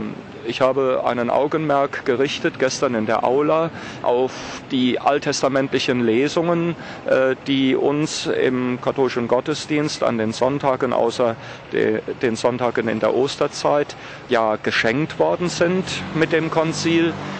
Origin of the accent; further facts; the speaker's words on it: Germany; Wir dürfen nicht verschweigen als Deutsche